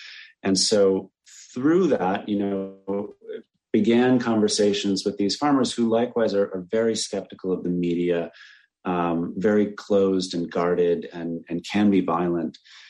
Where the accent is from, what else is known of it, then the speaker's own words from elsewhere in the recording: New York, United States; I'm American. I'm a white man from New York